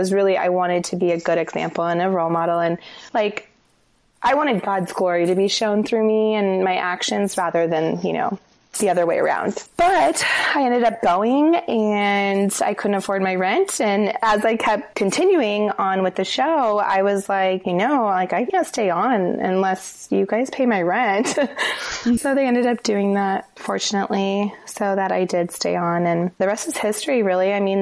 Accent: Denver, Colorado, United States; moved away as an adult; I grew up in Denver. I have a passion. I always had a passion for fashion design. And so I left right after high school to go to California to pursue that dream.

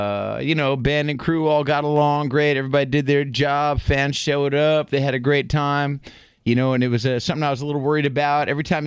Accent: Syracuse, New York, United States; came out to the show two nights ago in Syracuse. You know, from my hometown.

